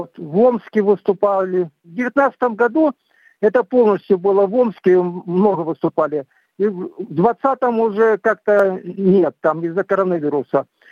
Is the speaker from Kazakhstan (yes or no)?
yes; South Kazakhstan, Kazakhstan; Я родился в Казахстане, в Южном Казахстане. Вот этот вырос там